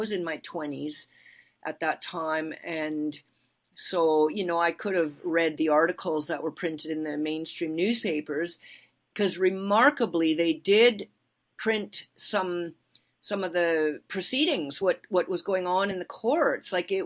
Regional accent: Canada; I am a Canadian.

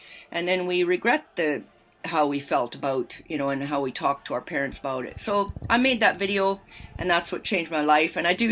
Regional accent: Canada; We all grew up in Canada. We're Canadian

